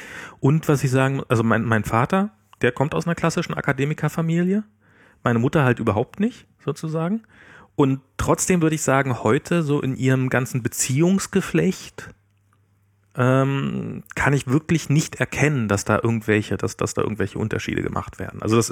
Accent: East Germany, Germany; also ich bin ja im Osten groß geworden

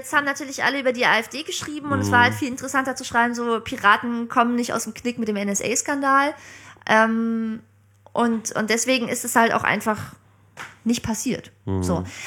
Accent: Bremen, Germany; also born or lived in Dresden; now in Berlin, Germany; Ich bin in Dresden geboren, 86, aber ich bin zum großen Teil in Bremen aufgewachsen. 13 Jahre bin ich da zur Schule gegangen und dann bin ich vor 8 Jahren nach Berlin gezogen zum Studium.

